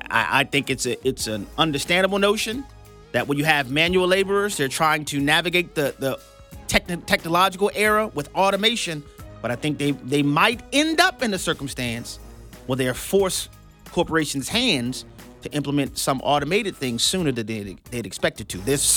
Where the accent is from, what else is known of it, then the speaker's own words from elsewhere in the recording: New Orleans, Louisiana, United States; including a port in my hometown in New Orleans, Louisiana.